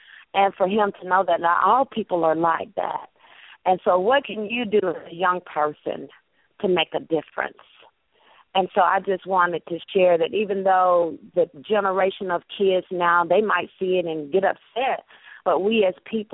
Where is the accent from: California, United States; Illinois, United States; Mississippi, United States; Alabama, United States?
Alabama, United States; I'm from Alabama.